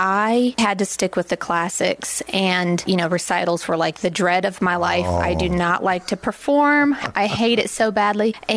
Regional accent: Toledo, Ohio, United States; also born or lived in North Carolina / Brussels, Belgium; I was born in North Carolina. I think when I was about 3, we moved to Toledo, Ohio for my dad to go to law school at around age 40, which is how old I am now.

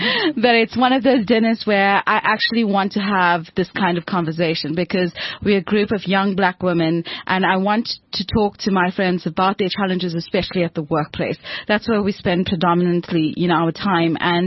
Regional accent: South Africa; but it's just so beautiful being a South African.

